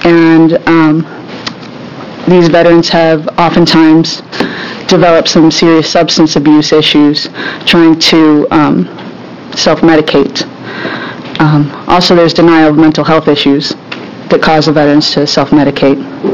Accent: Springfield, Oregon, United States; I grew up in Springfield, and I'm an Army veteran myself.

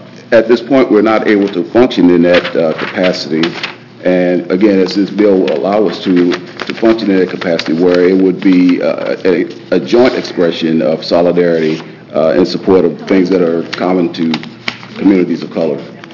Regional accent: Eugene, Oregon, United States; I'm here from Eugene, Oregon

